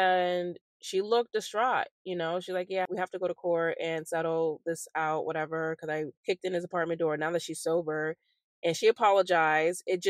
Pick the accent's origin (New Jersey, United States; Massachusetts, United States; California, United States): Massachusetts, United States; Boston; I'm not even a Celtics fan, even as a Bostonian, but I was like, all right, it's cute or whatever.